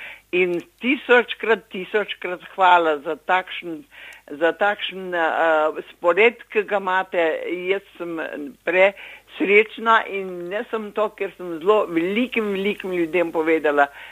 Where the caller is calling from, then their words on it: Ljubljana, Central Slovenia, Slovenia; Ljubljani.